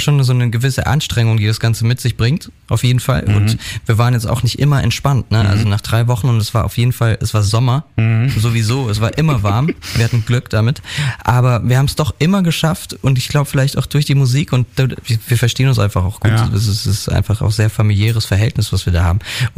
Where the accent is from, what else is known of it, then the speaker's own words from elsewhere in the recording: Baden-Württemberg, Germany; now in Hamburg, Germany; witzigerweise kommen wir ja alle drei aus dem Süden. Wir kommen aus derselben Ecke, in der Nähe von Stuttgart